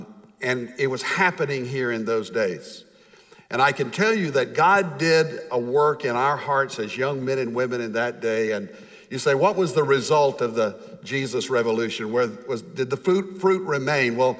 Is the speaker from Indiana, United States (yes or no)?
no; Fort Worth, Texas, United States; I grew up in East Fort Worth. As I was driving around Loop 820 today, I came right by my old neighborhood in Hanley, Meadowbrook, Eastern Hills, the east side of Fort Worth.